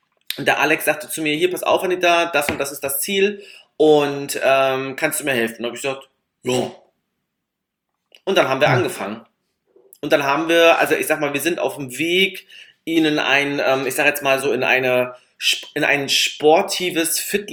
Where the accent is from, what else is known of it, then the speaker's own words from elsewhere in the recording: East Germany, Germany; ich komme halt so klassisch aus dem Osten, ne?